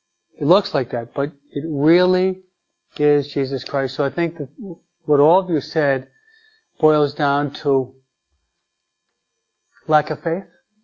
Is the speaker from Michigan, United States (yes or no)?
yes; Detroit, Michigan, United States; born there; My dad was the only one of the relatives that moved out of state, and it was in Michigan. I was born in Detroit, okay?